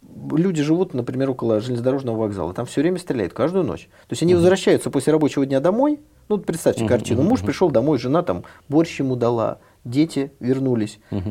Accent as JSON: {"language": "Russian", "town": "Leningrad", "region": "Saint Petersburg", "country": "Russia", "said": "Вот мы с вами из Ленинграда."}